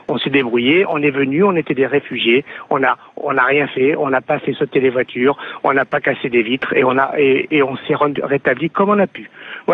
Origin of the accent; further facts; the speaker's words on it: Algeria; now in France; Mais enfin, moi, je suis un pied noir. Je viens d'Algérie. J'ai jamais colonisé personne. Lorsqu'on est revenu d'Algérie, on était considérés comme des étrangers.